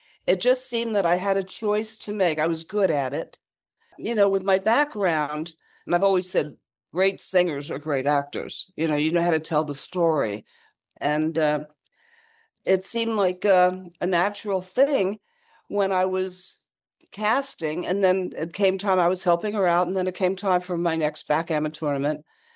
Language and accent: English; New York, United States; also born or lived in Miami / New Jersey; I was born in Miami, raised in New York and New Jersey, and my parents wouldn't let me leave home until I was 21. When I was 21, I moved back to Miami.